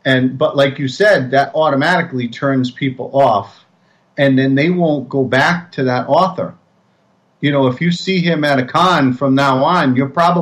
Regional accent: Rhode Island, United States; Well, Rhode Island Comic-Con is my hometown

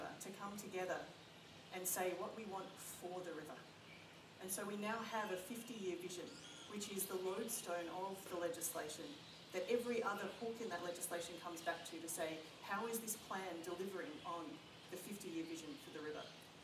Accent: Melbourne, Victoria, Australia; I come from Melbourne.

